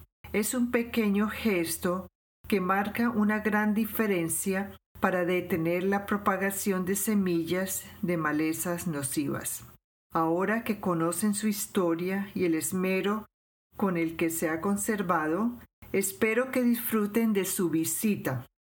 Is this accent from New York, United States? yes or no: no; Portland, Oregon, United States; Crecí en Portland y pasé mi infancia con el desfiladero como mi patio trasero.